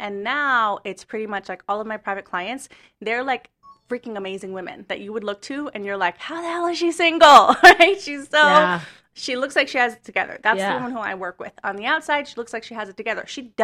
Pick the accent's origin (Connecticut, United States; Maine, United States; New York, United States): New York, United States; New York City; So I'm from New York City, native New Yorker, Upper East Side, born and raised.